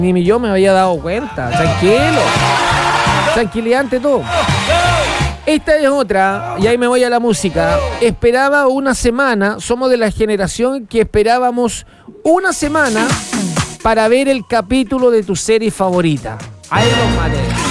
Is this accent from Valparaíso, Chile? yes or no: yes; Valparaíso, Chile; ¡Aguante Valparaíso! ¡Mancha, cholo y erizo! ¡Somos de Valparaíso!